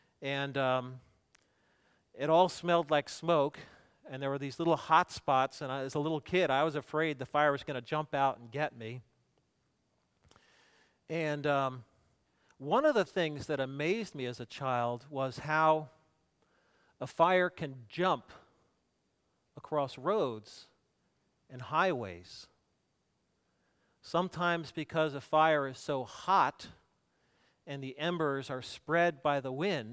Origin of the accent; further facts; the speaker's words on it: New Jersey, United States; Most of you know I grew up in New Jersey, and the area I grew up in at the Jersey Shore, part of it was called the Pine Barrens.